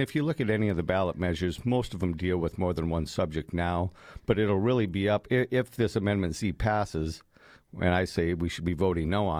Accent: Aberdeen, United States; Well, I'm from Aberdeen. District 3 is mostly the Aberdeen area.

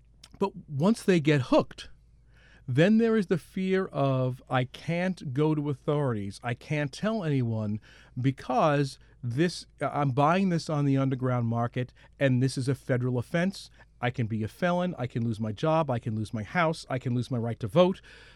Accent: New York, United States; Being a New Yorker, I actually worked some Mercedes-Benz fashion weeks.

